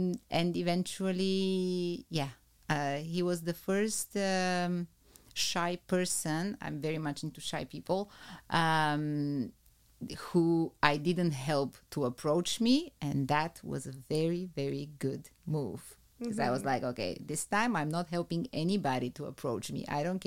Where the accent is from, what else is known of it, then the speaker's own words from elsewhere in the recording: Bulgaria; now in Netherlands; I am from Bulgaria.